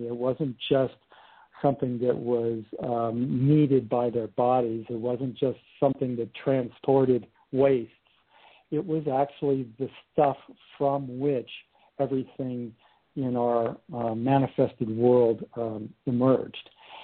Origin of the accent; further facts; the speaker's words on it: California, United States; now in Hawaii, United States; I grew up in Southern California and later in life moved to Hawaii, so I have been quite an avid surfer.